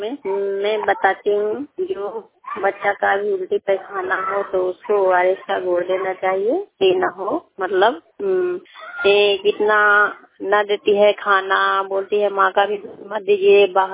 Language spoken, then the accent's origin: Hindi; Bihar, India; थाना हिंडौन, जिला नालंदा के रहने वाली हूँ